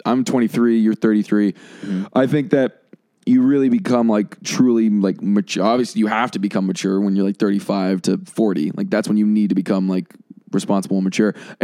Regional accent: London, United Kingdom; I'm 22 from London.

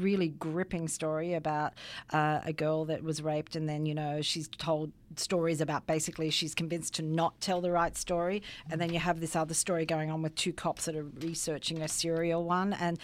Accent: Australia; Being the Aussie

